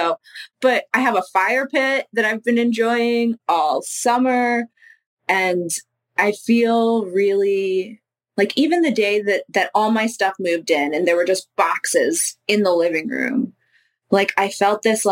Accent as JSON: {"language": "English", "region": "New York", "country": "United States", "said": "So I'm originally from New York."}